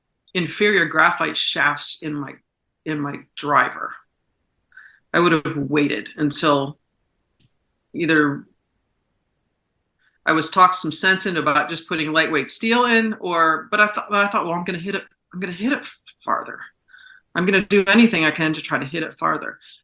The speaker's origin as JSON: {"language": "English", "town": "Saratoga", "region": "New York", "country": "United States", "tie": "born or raised there", "said": "I even sat in the audio box 1 year he came to Saratoga, came to my hometown, met my aunt and uncle."}